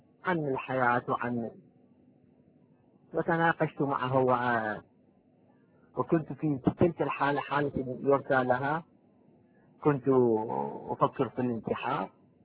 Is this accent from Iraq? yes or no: yes; Iraq; moved away as an adult; أنا أصل من العراق وعشت هناك في العراق